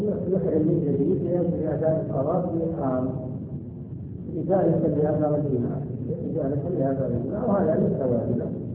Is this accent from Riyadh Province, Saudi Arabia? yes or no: yes; Riyadh, Riyadh Province, Saudi Arabia; نزل على بلدنا الرياض